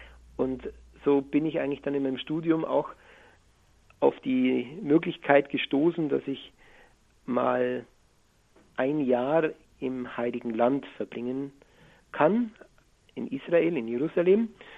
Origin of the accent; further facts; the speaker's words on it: Gundelfingen an der Donau, Bavaria, Germany; Und so bin ich auch in die Pfarrgemeinde hineingewachsen, in Gundelfingen an der Donau, wo ich aufgewachsen bin, war viele Jahre Ministrant